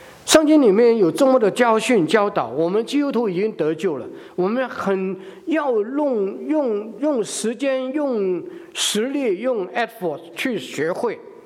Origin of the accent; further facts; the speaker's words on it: Guangdong, China; 我们广东人呢，就造跟做是一样的，所以我们常会没有分别